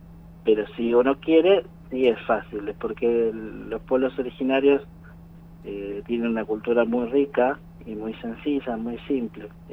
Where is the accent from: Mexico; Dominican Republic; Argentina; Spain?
Argentina; Buenos Aires Province; Cuando vamos al interior me dicen, vos sos porteño. Y no, yo soy de la provincia de Buenos Aires, del Gran Buenos Aires. Y bueno, mis papás son originarios de... Mi papá era de Córdoba, tras la sierra, y mi mamá correntina.